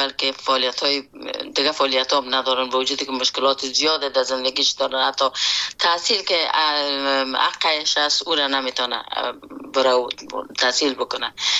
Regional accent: Afghanistan; born or raised there

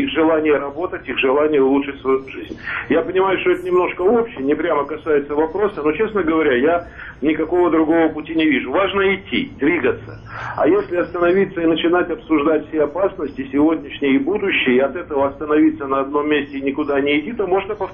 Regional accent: Russia; после года, так сказать, в Москве, у нас на родине

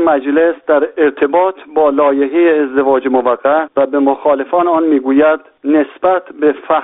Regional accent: Iran; also born or lived in Europe; به عنوان یک ایرانی که 30 سال در اروپا زندگی کردم

